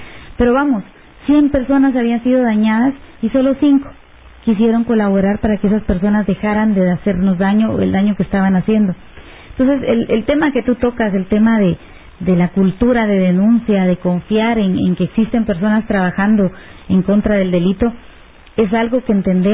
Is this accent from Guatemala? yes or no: yes; Guatemala; si nosotros como guatemaltecos no colaboramos, pues ¿cómo podemos querer un mejor país, verdad?